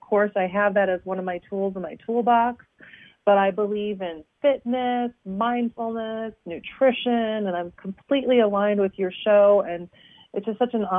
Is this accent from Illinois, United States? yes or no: yes; Chicago, Illinois, United States; And, you know, I grew up in the Chicago area, so I have a special place in my heart for you and your work.